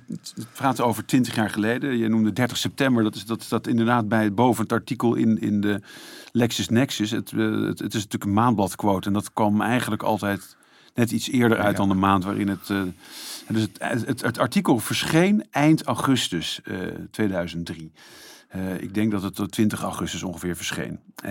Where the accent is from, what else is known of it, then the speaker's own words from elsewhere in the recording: Netherlands; ik denk dat dat veel vertelt over Nederland. Omdat wij vaak denken van onszelf dat in Nederland corruptie.